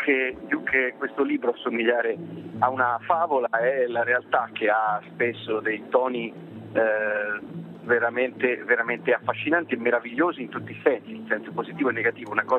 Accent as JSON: {"language": "Italian", "town": "Forte dei Marmi", "region": "Tuscany", "country": "Italy", "tie": "born there", "said": "io sono nato a Forte dei Marmi, adesso ci vivo metà anno, diciamo 6 mesi l'anno"}